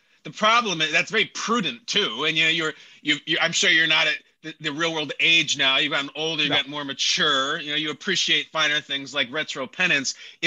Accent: Chicago, Illinois, United States; It just by purely coincidence, it was in my hometown of Chicago, just it having nothing to do with casting.

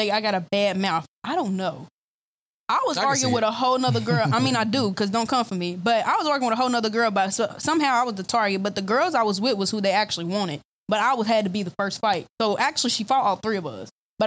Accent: United States; I'm actually from Park Hill.

